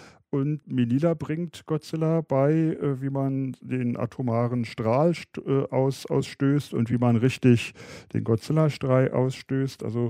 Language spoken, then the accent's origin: German; Germany; weil ich hatte natürlich als Deutscher das System nicht begriffen